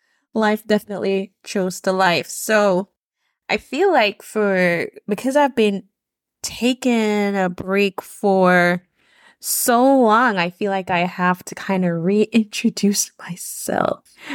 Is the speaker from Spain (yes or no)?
no; Jamaica; moved away as an adult; your girl was born and raised in Jamaica. I came here at the age of 21, where I kind of, you know, I came here from my daughter, typical Caribbean island immigrant story.